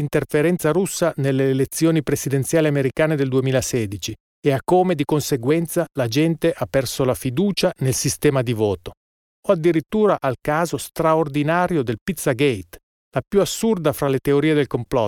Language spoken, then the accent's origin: Italian; Novara, Piedmont, Italy; visto che io sono di Novara